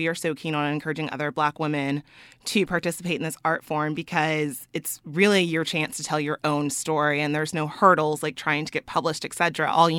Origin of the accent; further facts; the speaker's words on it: Texas, United States; now in New Orleans, United States; I'm not originally from New Orleans. I'm actually from Texas. I've been here over 2 years.